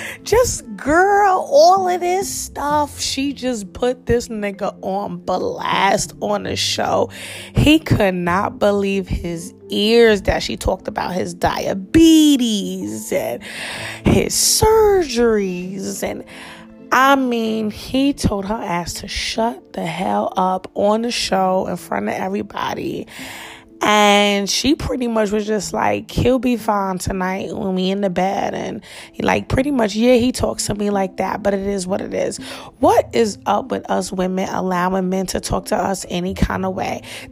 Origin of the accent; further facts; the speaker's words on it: New York, United States; And, you know, I'm from New York, and like I feel like New York accents sound good when it comes to rapping.